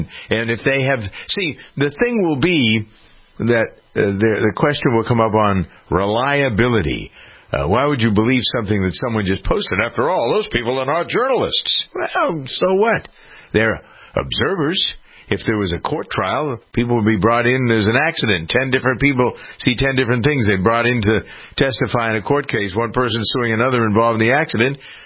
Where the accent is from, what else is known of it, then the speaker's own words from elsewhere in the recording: Boston, Massachusetts, United States; And because I'm from Boston, I know that the Herald, which is a tabloid, is much more to the right than the Globe is.